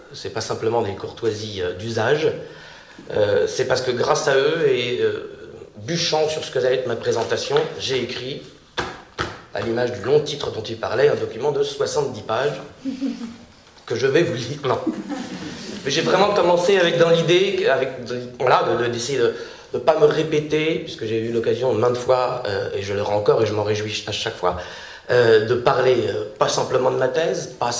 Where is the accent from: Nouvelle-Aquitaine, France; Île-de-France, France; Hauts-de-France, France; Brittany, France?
Île-de-France, France; Saint-Ouen; Et donc là, ça tombait sur ma ville natale, Saint-Ouen.